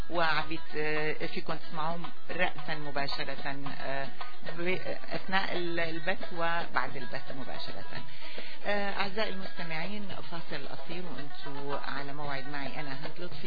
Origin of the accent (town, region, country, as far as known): Syria